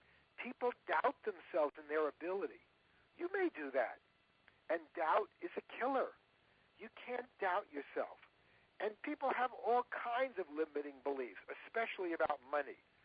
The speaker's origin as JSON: {"language": "English", "region": "California", "country": "United States", "said": "I'm some weirdo from California."}